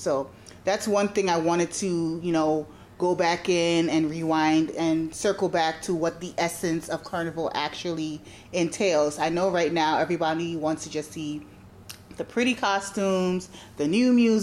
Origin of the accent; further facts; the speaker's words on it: Grenada; And, you know, I grew up in Grenada, so I saw a lot of the political mindset behind it